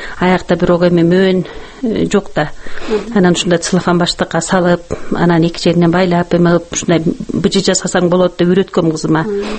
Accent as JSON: {"language": "Kyrgyz", "town": "At-Bashy", "region": "Naryn Region", "country": "Kyrgyzstan", "tie": "born there", "said": "Мен тууган жерим Атбашы. Элдер сурайт, кай жерден төрөлдүңүз эле дегенде, мен постоянно айтам, мен туулган жерим Атбашы"}